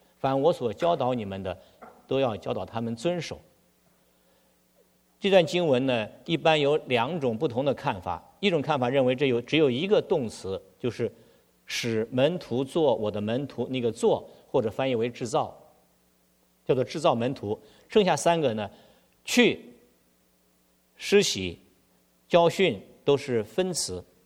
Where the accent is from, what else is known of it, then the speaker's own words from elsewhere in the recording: northern China, China; 虽然我在北方长大，我上大学的时候呢，我冬泳啊，我在西安上大学